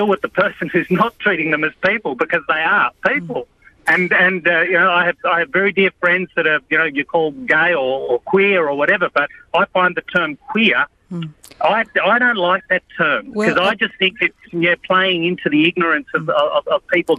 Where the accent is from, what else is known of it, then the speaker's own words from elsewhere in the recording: Australia; I prefer to refer to myself as Italian background. Yeah, I'm an Australian Italian. I'm not a wog.